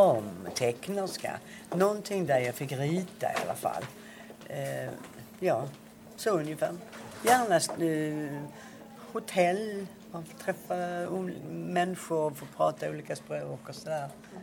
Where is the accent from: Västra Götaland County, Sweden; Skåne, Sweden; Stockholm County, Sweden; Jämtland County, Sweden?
Skåne, Sweden; accent: Scanian; Men det är blandat att jag talar väldigt mycket skånska hemma.